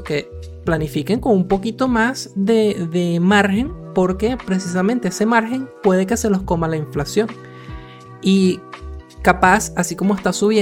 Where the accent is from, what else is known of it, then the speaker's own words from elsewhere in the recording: Venezuela; nosotros venimos de Venezuela